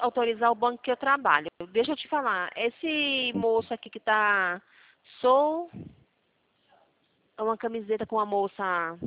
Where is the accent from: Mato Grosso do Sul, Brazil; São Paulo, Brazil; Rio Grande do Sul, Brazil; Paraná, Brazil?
São Paulo, Brazil; São Carlos; Então, eu sou de São Carlos. Mas eu conheço a Assembleia, minha mãe, minha avó. Elas são da Assembleia. Eu sou de uma outra. Eu sou de uma igreja chamada Missão e Encorajamento.